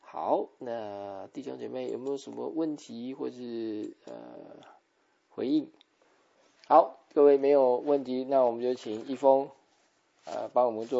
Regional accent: China; 我们中国人最大的偏见就是

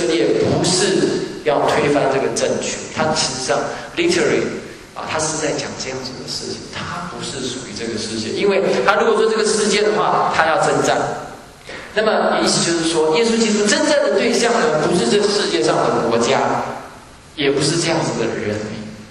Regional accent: Taiwan; now in United States; 我们从台湾长大的，我们是外省人，第二代，我爸爸是从大陆来的。

